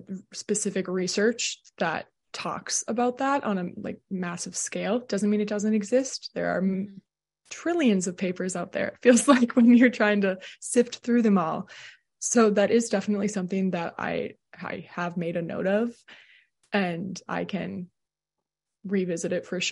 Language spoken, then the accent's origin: English; Minnesota, United States; I am from Minnesota, currently reside in basically Minneapolis right now.